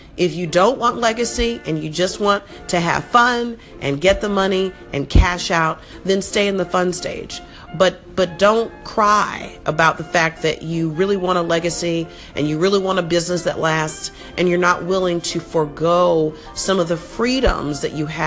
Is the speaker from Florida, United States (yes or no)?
yes; Florida, United States; I grew up in South Florida. All we do is want to go to the beach and play and do golf and swim.